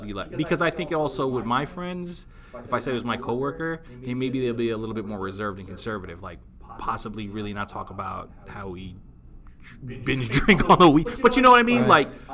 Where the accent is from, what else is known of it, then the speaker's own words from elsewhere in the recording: Long Island, New York, United States; So I lived in Long Island. I grew up in Long Island. So most of my core homies are from Long Island and Queens.